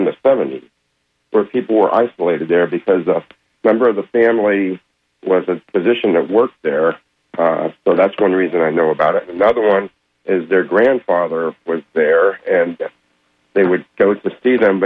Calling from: Tampa, Florida, United States; from Tampa.

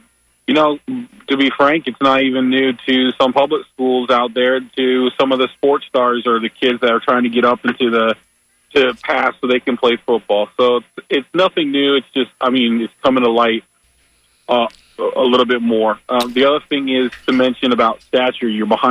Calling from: Tampa, Florida, United States

